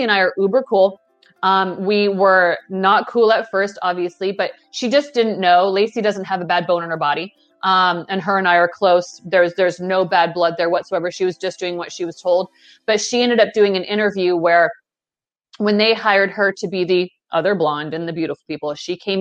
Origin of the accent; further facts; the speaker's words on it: Canada; So I can't just, as a Canadian, go to WWE and be like, you got to hire me.